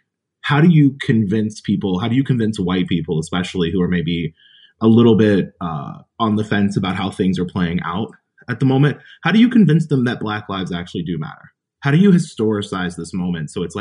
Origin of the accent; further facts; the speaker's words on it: Greenville, South Carolina, United States; I grew up in what was then a very small town, Greenville, South Carolina, which, if you know South Carolina, you know it is no longer a small town. I grew up in public housing. I grew up with a single parent, white mother